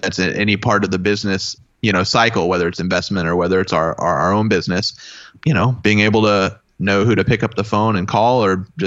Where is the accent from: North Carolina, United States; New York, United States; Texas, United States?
Texas, United States; Dallas; It was my hometown in Dallas.